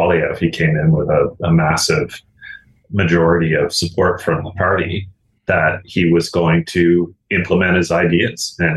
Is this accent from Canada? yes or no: yes; Glace Bay, Nova Scotia, Canada; And my hometown of Glace Bay was particularly hard hit